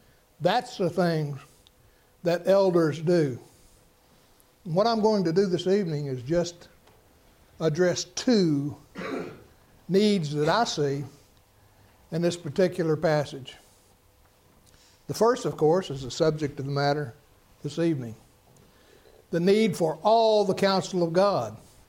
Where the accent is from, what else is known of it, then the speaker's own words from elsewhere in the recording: Kentucky, United States; Now, I grew up in Kentucky, and when I read that first time, I thought that "you all" was talking about the elders.